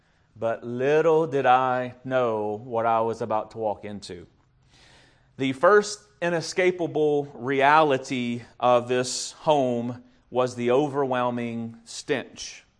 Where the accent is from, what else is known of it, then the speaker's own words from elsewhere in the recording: Watertown, United States; I grew up in Watertown, as many of you guys know, and as a teenager, we lived out in the country.